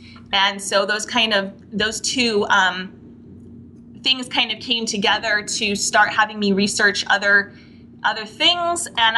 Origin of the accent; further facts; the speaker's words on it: Las Vegas, Nevada, United States; My hometown is Las Vegas, Nevada, and which has obviously a huge liberal influence.